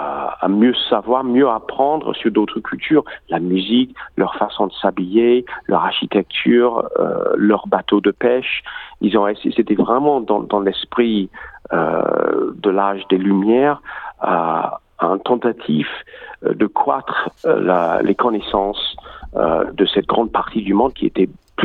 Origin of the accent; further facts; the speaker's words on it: Melbourne, Victoria, Australia; born there; French is a second language; Oui, moi je suis né ici en Australie, à Melbourne.